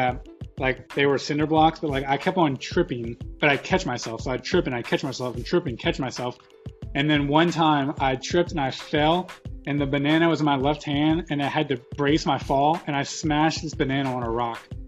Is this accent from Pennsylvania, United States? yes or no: no; Louisiana, United States; now in Shreveport, United States; So I am originally from South Louisiana, not far from where Josh is located now